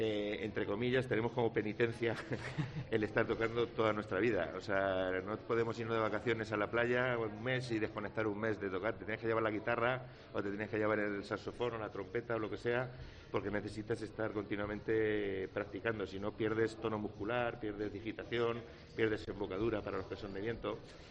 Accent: Castile, Spain; Somos castellanos y nos parecemos en muchísimas cosas.

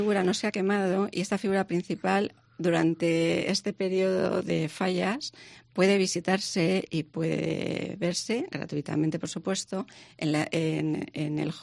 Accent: Valencian Community, Spain; Somos valencianos, estábamos en la ciudad de Valencia

